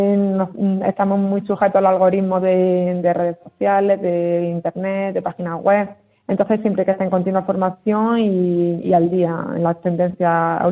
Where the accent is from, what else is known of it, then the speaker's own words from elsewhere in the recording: Jaén, Andalusia, Spain; al final pues decidí volver a Jaén, que es mi tierra, más cerca de mi familia y de mi gente